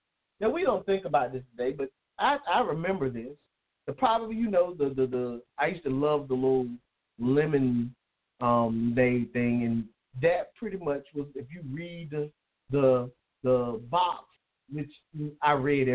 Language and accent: English; DeKalb County, Georgia, United States; also born or lived in Fulton County; For me, I remember growing up in DeKalb County, Georgia. I was born in Fulton, raised in DeKalb.